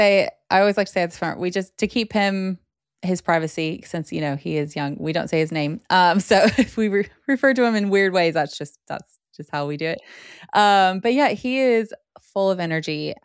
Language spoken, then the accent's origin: English; Seattle, Washington, United States; moved away as an adult; now in United Kingdom; And yeah, but I'm from Seattle. That's where I'm from.